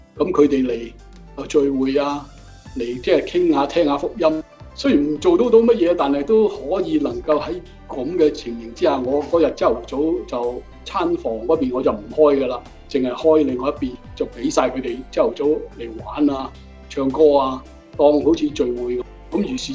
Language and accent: Cantonese; China; 对我们中国人在那里即插着下去做生意，他觉得我们在那里赚了他的钱